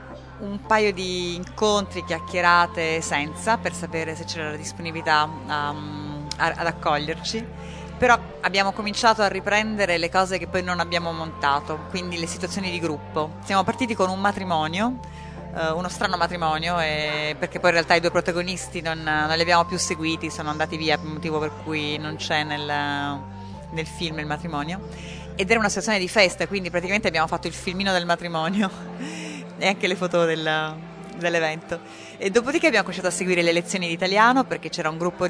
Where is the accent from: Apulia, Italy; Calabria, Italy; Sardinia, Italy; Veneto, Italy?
Apulia, Italy; Bari; noi siamo entrambi di Bari e quindi Bari non è una città molto grande